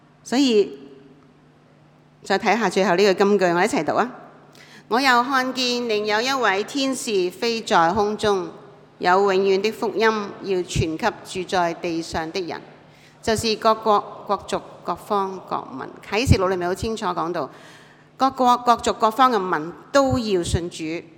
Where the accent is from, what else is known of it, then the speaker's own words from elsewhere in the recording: Hong Kong; 我哋都係外邦人，弟兄姊妹，我哋係香港人，我哋中國人。